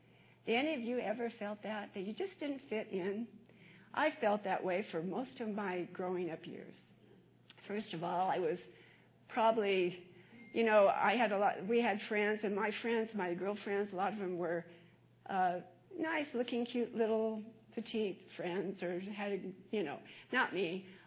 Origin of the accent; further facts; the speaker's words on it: Anaheim, California, United States; I was raised down in Orange County, and most of you probably know where that is. And when we moved there, we moved it to Anaheim when Disneyland was being built.